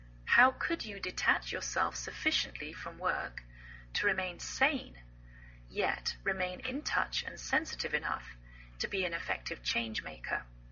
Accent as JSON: {"language": "English", "region": "England", "country": "United Kingdom", "lives_now": "United States"}